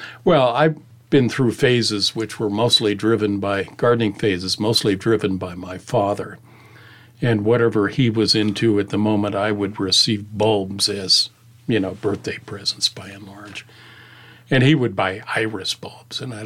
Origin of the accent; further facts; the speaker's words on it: Denver, Colorado, United States; Yeah, Denver. Yeah, I grew up in Denver.